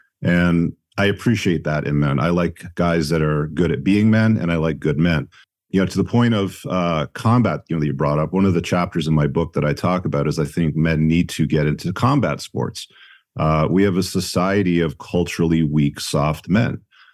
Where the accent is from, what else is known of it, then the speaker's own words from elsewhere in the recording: Canada; I'm a Canadian.